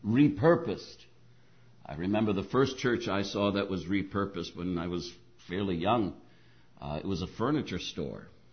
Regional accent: New England, United States; I come from New England, and in New England, in these older areas, you see abandoned churches

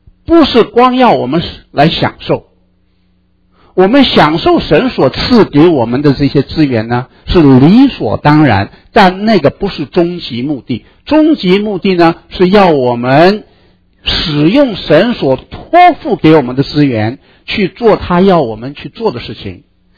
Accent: China; 我们中国人理财之道呢是省，西方的理财之道呢是赚，投资。

